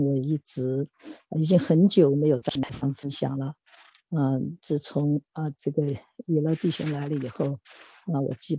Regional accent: Nanchang, Jiangxi, China; 牧师家人们好，我是南昌的

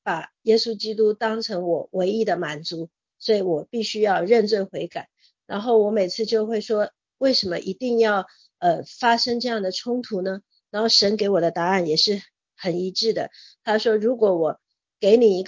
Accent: Taiwan; 我觉得我是从台湾出来的

